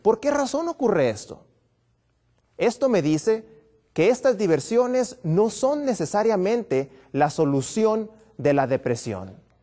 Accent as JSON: {"language": "Spanish", "region": "Baja California", "country": "Mexico", "said": "vengo desde Baja California"}